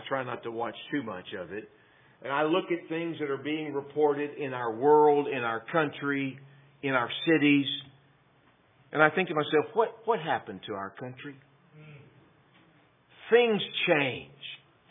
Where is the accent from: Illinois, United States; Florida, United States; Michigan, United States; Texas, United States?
Texas, United States; The city I grew up in back in Texas when I was a boy is not the same city I grew up in anymore.